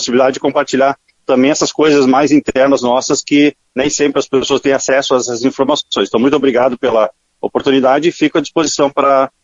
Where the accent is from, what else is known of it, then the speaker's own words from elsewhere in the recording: Rio Grande do Sul, Brazil; Eu sou gaúcho, sou daqui do estado.